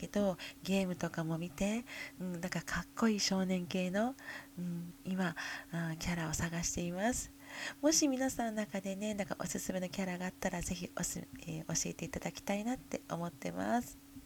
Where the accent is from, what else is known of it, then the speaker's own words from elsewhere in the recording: Kyoto, Japan; 私の出身は京都です。